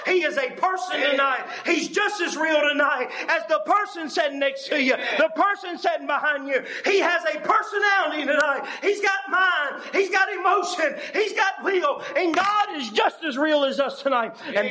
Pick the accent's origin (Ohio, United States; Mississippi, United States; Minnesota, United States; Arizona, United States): Mississippi, United States; I'm from Mississippi.